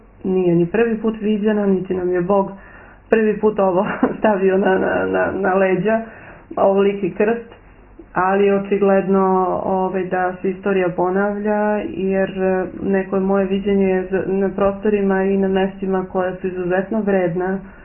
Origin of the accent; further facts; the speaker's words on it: Kosovo; ja završavala srednju školu, kada su krenule te demonstracije i kada su tražili Kosovo Republiku, mi smo svi Srbi sa čuđenjem na prozorima, svojim zatvorenim prozorima, gledali komšije Albance